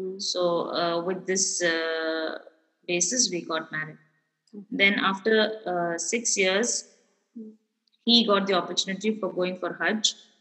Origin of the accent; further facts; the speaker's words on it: Dubai, United Arab Emirates; I was brought up in Dubai, by the way, mm-hmm. and I had a lot of Muslim friends